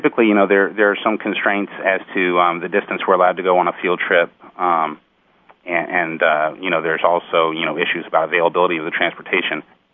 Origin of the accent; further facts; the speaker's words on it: Kentucky, United States; the school system where I grew up in Kentucky, at least, we didn't focus on them a lot again until the Challenger accident.